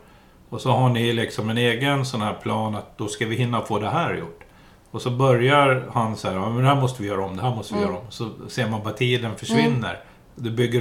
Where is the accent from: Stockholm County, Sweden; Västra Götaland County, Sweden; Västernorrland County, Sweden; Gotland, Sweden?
Gotland, Sweden; Jag kommer från Gotland.